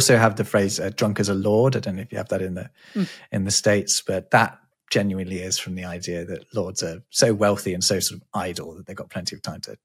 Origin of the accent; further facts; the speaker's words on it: Derby, East Midlands, United Kingdom; I know there's a pub in my hometown of Derby that claims to be the source of on the wagon